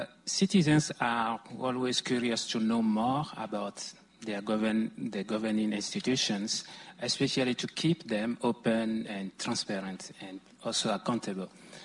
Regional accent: Canada; I'm from Canada. So I work in that area.

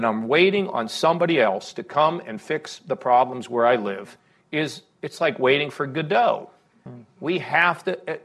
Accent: United States; It goes against everything I've ever learned as an American

